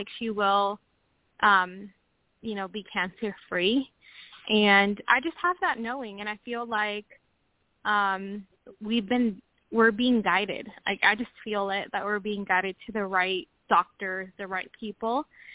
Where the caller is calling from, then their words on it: Washington, United States; Hi, guys. I'm calling from Washington State.